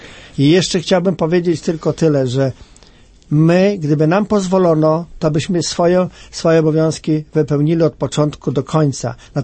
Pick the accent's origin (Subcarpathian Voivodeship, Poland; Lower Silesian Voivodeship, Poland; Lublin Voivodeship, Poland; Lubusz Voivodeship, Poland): Lublin Voivodeship, Poland; Lublin; Na moim terenie, w związku z tym, że jestem z Lublina, zostały zalane dwie miejscowości totalnie dokładnie.